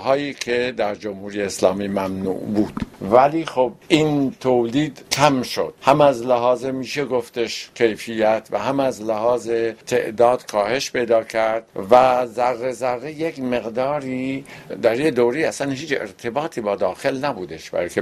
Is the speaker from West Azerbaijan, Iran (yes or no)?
no; Mashhad, Razavi Khorasan, Iran; من بیشتر به این دلیلی که خودم مشهدی هستم و از خراسان میام